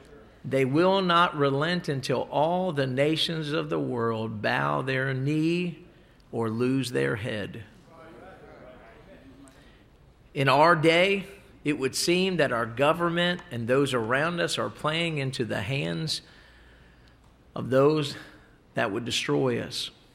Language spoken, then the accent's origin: English; Maryland, United States; I was out just a little north of the state I was born and raised in Maryland.